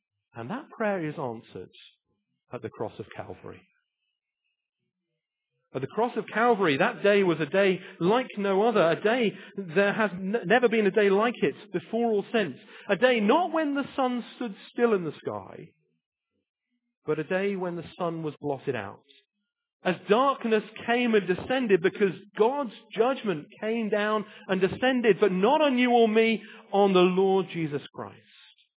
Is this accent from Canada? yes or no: no; United Kingdom; but I have to say, as a Brit, it's very easy for us to view spiritual matters with a kind of neutrality.